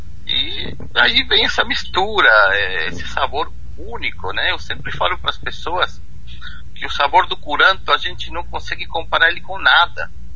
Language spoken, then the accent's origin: Portuguese; San Carlos de Bariloche, Río Negro, Argentina; Portuguese is a second language; Sim, nós somos de Bariloche, São Carlos de Bariloche, da Patagônia, né?